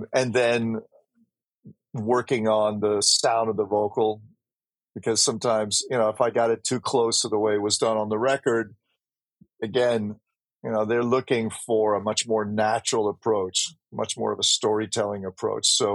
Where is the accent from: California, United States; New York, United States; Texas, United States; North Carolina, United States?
New York, United States; New York City; You know, of course, growing up in New York City, I understand that quite well.